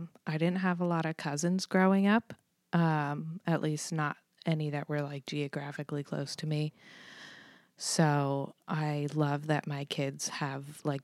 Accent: New Jersey, United States; No, I am from New Jersey.

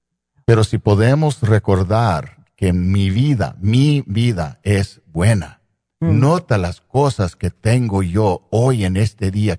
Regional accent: East Los Angeles, California, United States; yo soy un chicanito de East LA, so yo sé cómo es no tener nada.

